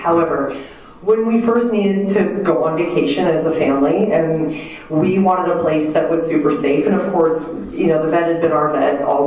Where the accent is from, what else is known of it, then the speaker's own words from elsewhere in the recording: Tehachapi, California, United States; I was born and raised in Tehachapi, left after high school. My husband and I both were graduates in 97. After college and graduate school, we chose to move back.